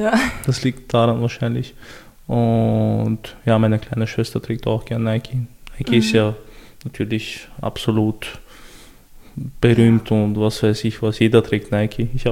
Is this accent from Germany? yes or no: no; Chechnya, Russia; first language Chechen; German is a second language; Ich spreche meine Muttersprache fließend, ich spreche Deutsch fließend, ich spreche Englisch fließend.